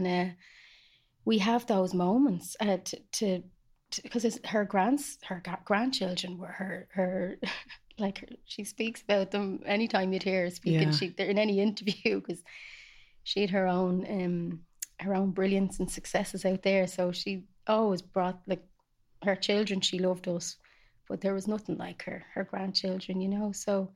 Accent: Ireland; growing up in Ireland. And, you know, it was 1980 when I was born.

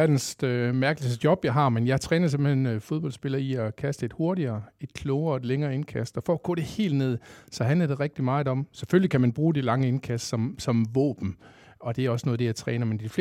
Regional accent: Kolding, Region of Southern Denmark, Denmark; Jeg er 47 år fra Kolding, og jeg er fodboldindkasttræner.

